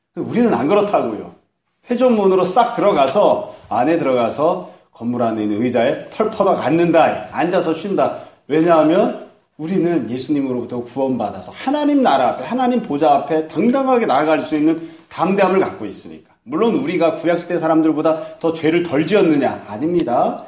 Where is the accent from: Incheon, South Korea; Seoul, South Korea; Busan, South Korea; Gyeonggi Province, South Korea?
Seoul, South Korea; also born or lived in Daegu; 제가 태어난 곳이 대구거든요. 대구 반여울인데 반여울에서 태어난 이유가 그 옆에 공항이 있었습니다.